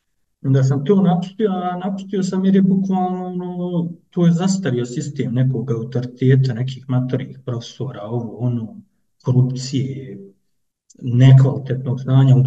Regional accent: Sarajevo, Federation of Bosnia and Herzegovina, Bosnia & Herzegovina; moved away; familije koja je ono izbjegla isto iz Sarajeva, 95. 96. Tako da ja imam u stvari, moj rodni grad je imaginaran, on ne postoji.

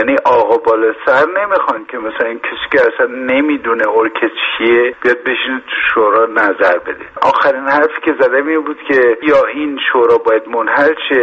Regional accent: Iran; اینو برای این نمیگم که حالا چون من ایرانی هستم

